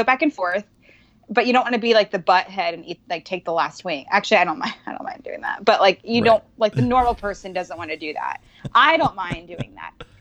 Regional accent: Reno, Nevada, United States; I'm from Reno, where that's like cuisine.

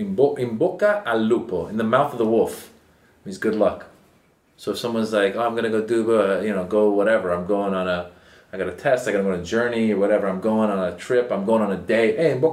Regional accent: California, United States; I think growing up in Northern California helped me have that perspective, you know?

